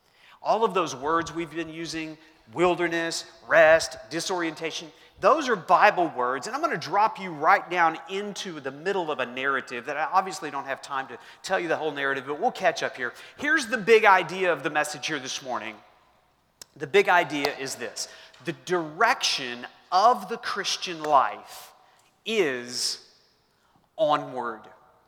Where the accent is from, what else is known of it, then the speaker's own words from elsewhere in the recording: Lawton, Oklahoma, United States; So I grew up in Southwest Oklahoma. And that's just kind of a barren place.